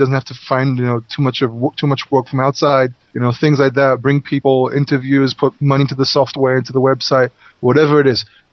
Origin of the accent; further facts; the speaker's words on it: United Kingdom; accent: English; As you can hear, I don't have an American accent. My accent is English.